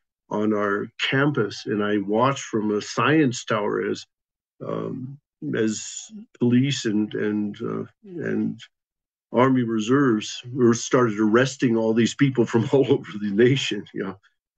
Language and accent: English; Colorado, United States; I grew up in Colorado in a Methodist tradition